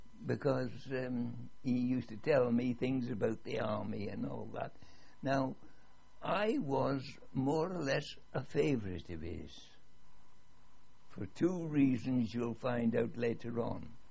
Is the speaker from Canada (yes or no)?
no; Leominster, West Midlands, United Kingdom; born there; I was born in Leinster, in Herefordshire, on the 13th of June, 1897.